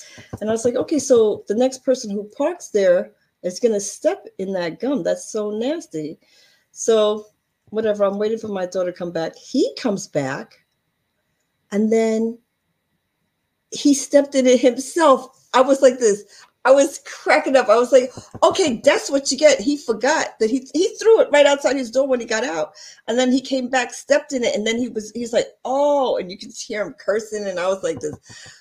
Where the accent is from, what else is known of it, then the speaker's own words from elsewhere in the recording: St. Lucia; do you know I'm from St. Lucia?